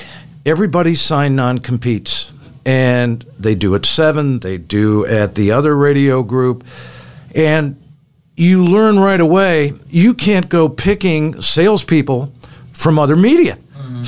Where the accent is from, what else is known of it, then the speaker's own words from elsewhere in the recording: Cleveland, Ohio, United States; Well, I grew up in Cleveland on the east side.